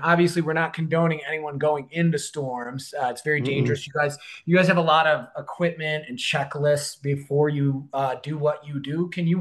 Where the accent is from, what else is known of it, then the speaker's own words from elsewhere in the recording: Michigan, United States; I'm from Michigan, so they're like smaller, like at least where I'm from.